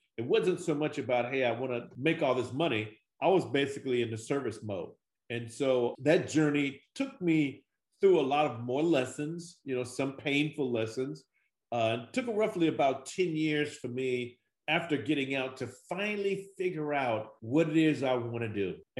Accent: Chicago, Illinois, United States; I'm from Chicago to Newport, Rhode Island.

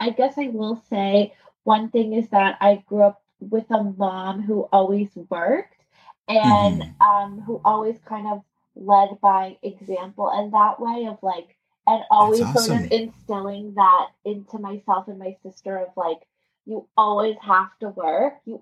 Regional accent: Toronto, Ontario, Canada; Yeah, so I grew up here in Toronto.

